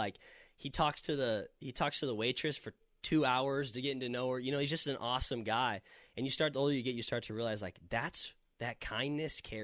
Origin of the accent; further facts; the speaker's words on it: California, United States; Growing up in California, I would give anything for $5 gas.